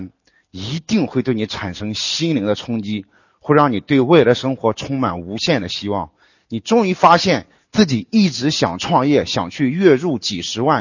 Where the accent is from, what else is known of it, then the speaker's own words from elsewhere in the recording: Xiaxiaobu, China; 布呢是我的家乡，我从小长大的村庄呢叫下小布村。